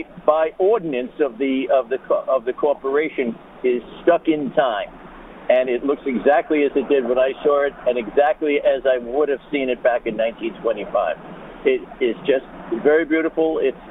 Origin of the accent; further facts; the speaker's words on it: Bronx, New York, United States; we were sort of lost in Queens because we come from the Bronx